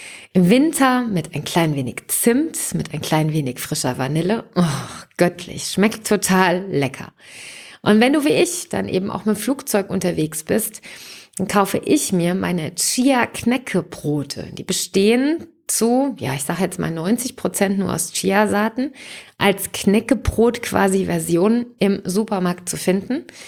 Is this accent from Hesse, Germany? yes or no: yes; Hesse, Germany; Bei uns in Hessen sagt man ja Göksche